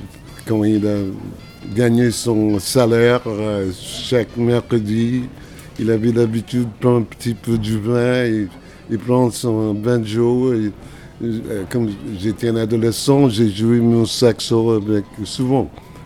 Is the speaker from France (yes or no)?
no; Philadelphia, Pennsylvania, United States; j'avais beaucoup d'amis quand j'étais jeune à Philadelphie qui m'inspiraient beaucoup.